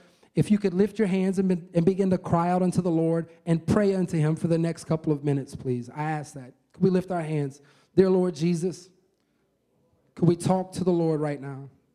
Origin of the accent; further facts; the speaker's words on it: Louisiana, United States; I'm from Louisiana.